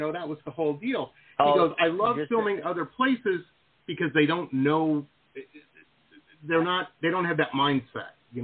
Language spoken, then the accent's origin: English; Detroit, Michigan, United States; I grew up in Detroit, and I know Detroit was really good for encouraging filmmaking there for a time.